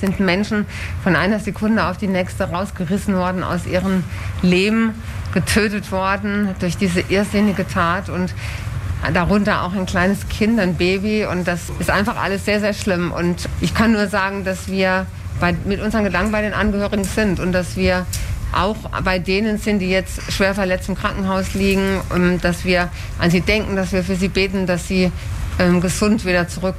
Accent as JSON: {"language": "German", "town": "Trier", "region": "Rhineland-Palatinate", "country": "Germany", "tie": "born or raised there", "said": "Das ist ein sehr schlimmer Tag für meine Heimatstadt Trier"}